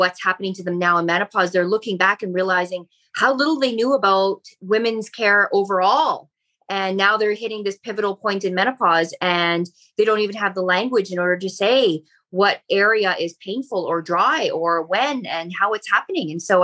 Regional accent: Canada; So I'm a Canadian. I've lived in Canada all my life.

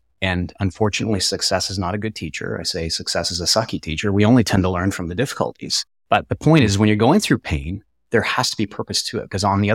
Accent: Canada; so I'm a Canadian, so I'm going to talk from a hockey perspective

